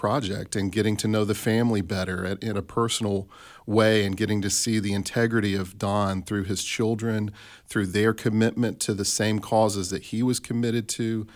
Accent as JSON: {"language": "English", "town": "Tupelo", "region": "Mississippi", "country": "United States", "tie": "born or raised there", "said": "I ended up back in my hometown of Tupelo, Mississippi"}